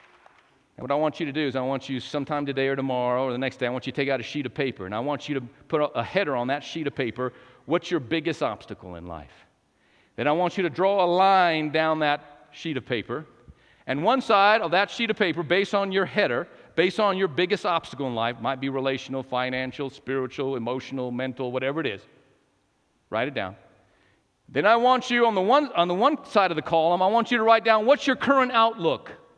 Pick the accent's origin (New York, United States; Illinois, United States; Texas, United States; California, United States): Texas, United States; They said, you must be from Texas. I said, how'd you know? The you all must have given it away.